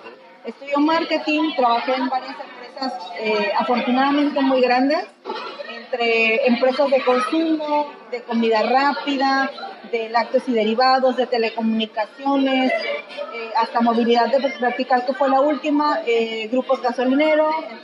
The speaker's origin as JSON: {"language": "Spanish", "town": "Tijuana", "region": "Baja California", "country": "Mexico", "tie": "born or raised there", "also_born_or_lived": "State of Mexico", "said": "Yo nací hace algunos ayeres en el Estado de México. Muy chiquitita me vine a vivir a Tijuana, entonces 100% tijuanense"}